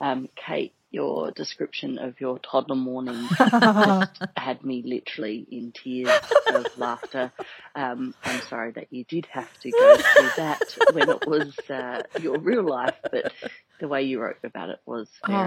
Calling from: Singapore; I'm calling from Singapore.

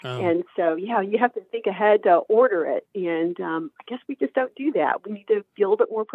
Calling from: Las Cruces, New Mexico, United States; I'm calling from Las Cruces, New Mexico.

